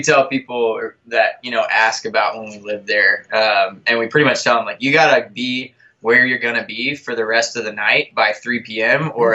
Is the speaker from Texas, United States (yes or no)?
yes; The Woodlands, Texas, United States; I grew up just north of Houston, actually not too far from Corkscrew, before Corkscrew was around, a town called the Woodlands.